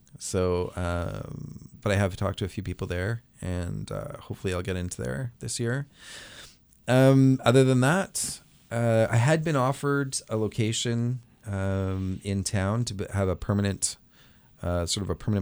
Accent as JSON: {"language": "English", "region": "British Columbia", "country": "Canada", "tie": "born or raised there", "said": "I'm from Down Island, and we had a restaurant there growing up."}